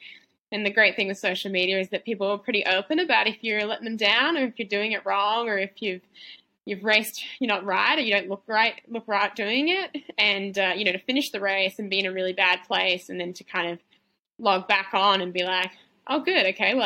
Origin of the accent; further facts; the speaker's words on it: Australia; I went to that race as an Australian, an underdog, like, who's this 21-year-old thinking she can run 100 miles?